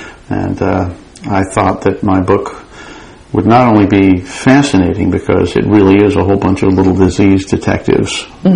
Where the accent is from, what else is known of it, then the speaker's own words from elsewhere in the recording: Atlanta, Georgia, United States; now in Vermont, United States; I've lived in Vermont for many, many years, but I grew up in Atlanta, and I have ties still there. I have family still there.